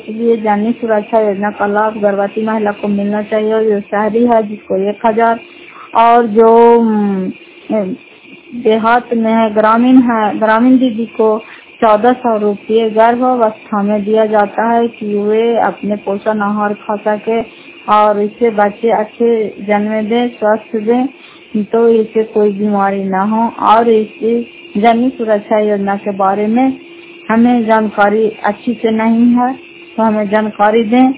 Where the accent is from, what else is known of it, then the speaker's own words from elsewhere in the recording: Fatehpur, Bihar, India; घर फतेहपुर पंचायत मकरौता जिला नालंदा कराचा ब्लॉक की निवासी हूँ